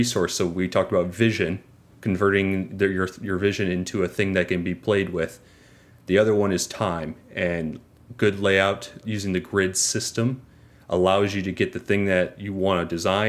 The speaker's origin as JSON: {"language": "English", "region": "Ohio", "country": "United States", "tie": "born or raised there", "said": "nowhere, Ohio, which you're from Cleveland, so maybe you know a little bit of this, but imagine..."}